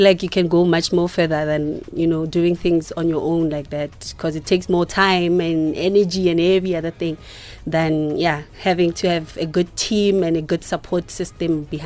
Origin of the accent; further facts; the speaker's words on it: Soshanguve, Gauteng, South Africa; I'm very bad with Nguni, my Nguni language, you know. I'm from Soshanguve.